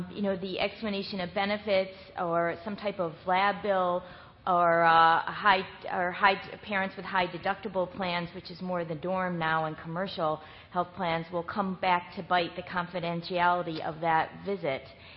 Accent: New York, United States; I'm from Erie County in Western New York.

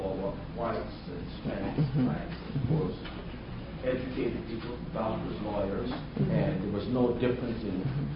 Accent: Houston, Texas, United States; This is not so much a question, but I'm from Houston, mm-hmm. Texas.

